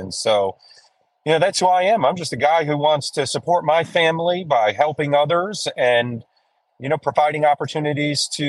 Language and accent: English; Illinois, United States; moved away as an adult; now in Knoxville, United States; No, born and raised in Northern Illinois. I grew up on a little lake called Long Lake in the northwest suburbs of Lake County